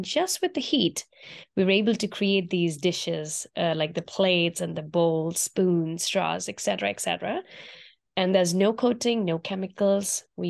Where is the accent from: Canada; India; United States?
India; moved away; I was born in India. Growing up in India, I used to eat my food on banana leaves, which even exist today.